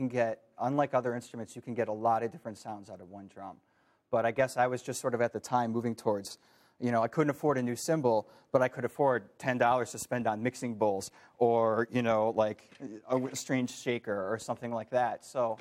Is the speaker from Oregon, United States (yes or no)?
no; Madison, Wisconsin, United States; also born or lived in Caribbean; I grew up in Madison, and, you know, I got my first drum set when I was in seventh grade.